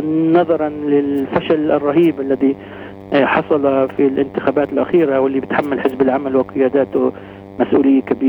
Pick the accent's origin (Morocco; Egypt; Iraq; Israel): Israel; أنا أتمنى أولا كفلسطيني، ثانيا كمواطن في إسرائيل محب لعملية السلام